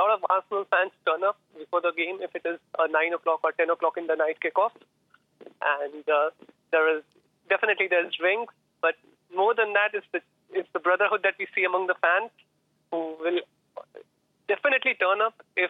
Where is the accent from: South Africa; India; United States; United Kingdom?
India; I'm originally from India